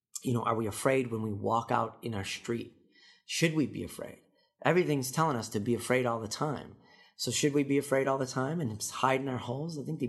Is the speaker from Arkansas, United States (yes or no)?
no; Illinois, United States; growing up outside of Chicago and in this weather, my persona is a lot like Chicago weather.